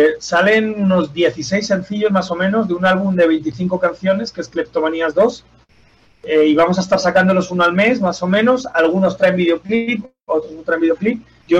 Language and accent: Spanish; Mexico; yo sí soy mexicano